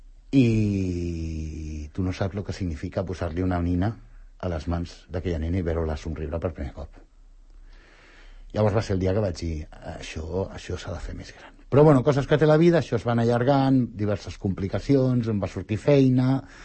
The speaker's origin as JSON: {"language": "Catalan", "town": "Sant Cugat del Vallès", "region": "Catalonia", "country": "Spain", "said": "Sí que he fet fotos de Sant Cugat, m'agraden molt les fotos que he fet de Sant Cugat, però m'agraden més per un tema emocional, no? Vull dir, perquè és el meu poble, el sento com a meu..."}